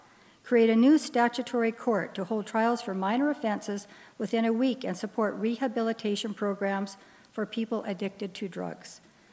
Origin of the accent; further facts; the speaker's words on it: British Columbia, Canada; I was born and raised here in the Bulkley Valley. My early years were on a farm in Quick.